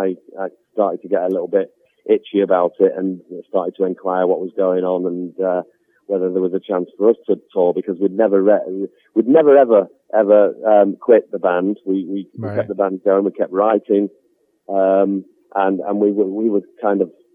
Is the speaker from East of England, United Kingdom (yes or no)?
no; Manchester, North West England, United Kingdom; We're from Manchester, about 30 miles away from where I'm from.